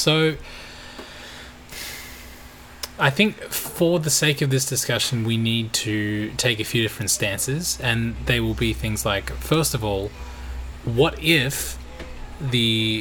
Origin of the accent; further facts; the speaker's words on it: Tasmania, Australia; born there; I've told you before that I was born in Tassie, didn't I?